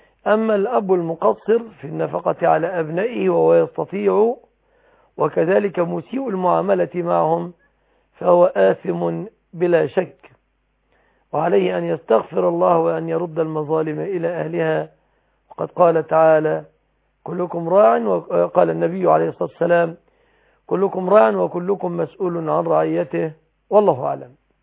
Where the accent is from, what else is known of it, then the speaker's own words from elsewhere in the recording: Egypt; بلادنا مصر